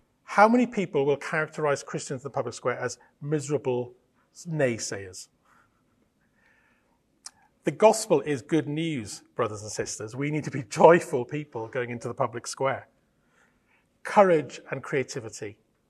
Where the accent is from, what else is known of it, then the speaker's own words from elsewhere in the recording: Wales, United Kingdom; I can get away with it being Welsh.